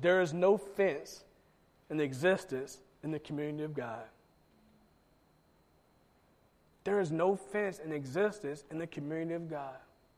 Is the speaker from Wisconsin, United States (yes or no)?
no; Georgia, United States; Now, back in the day, see, I'm from Georgia. Back in the day, we didn't have a dryer.